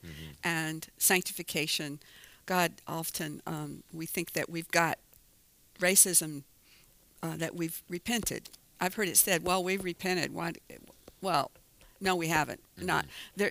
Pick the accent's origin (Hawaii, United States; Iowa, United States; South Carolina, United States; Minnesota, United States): South Carolina, United States; I grew up in South Carolina, and during the segregation era, yeah, I've got it all in my DNA.